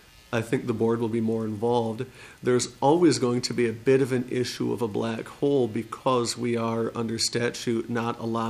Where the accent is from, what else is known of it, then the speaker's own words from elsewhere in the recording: Minnesota, United States; My background is that I grew up in Minnesota. Went to Hamline University and William Mitchell Law School.